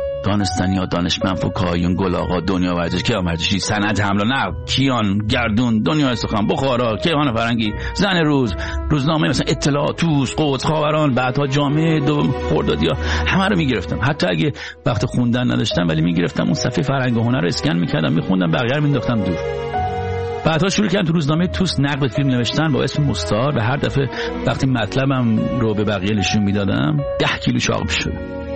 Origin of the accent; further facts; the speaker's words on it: Iran; moved away as an adult; از ایران که اومدم بیرون